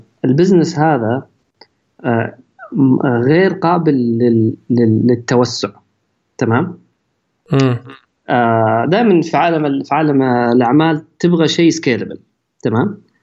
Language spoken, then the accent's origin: Arabic; Saudi Arabia; لكن احنا عندنا في السعوديه ثقافه مختلفه